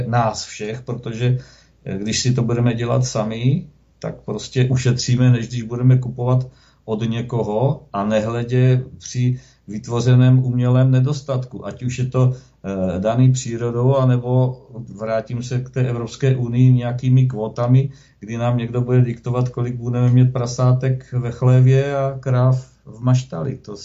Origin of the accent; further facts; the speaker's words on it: South Moravian Region, Czechia; Co se týká třeba já, že bydlím a pocházím kousek od Brna